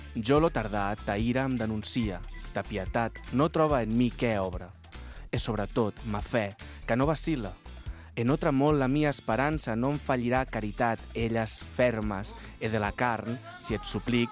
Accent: Catalonia, Spain; Som catalans perquè no som espanyols ni francesos

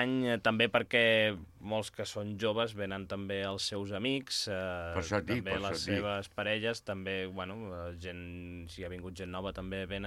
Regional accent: La Múnia, Catalonia, Spain; Bueno, som pobles propers, també perquè la gent de la Muni anàvem a l'Institut dels Monjos i molts som

